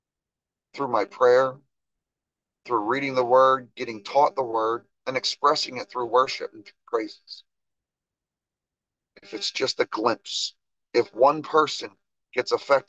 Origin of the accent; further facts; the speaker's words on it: New Jersey, United States; I'm from New Jersey. We've got all different states.